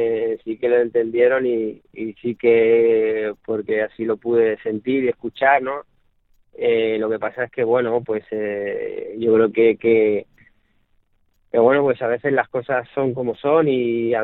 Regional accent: Lorca, Region of Murcia, Spain; para todos los murcianos, para todas las personas de mi tierra, de Lorca

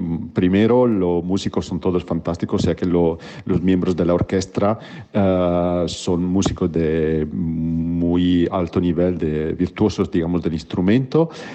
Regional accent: Italy; Spanish is a second language; su director mismo, soy italiano, entonces uno de los músicos que llega, que no es ni austríaco ni húngaro, soy yo

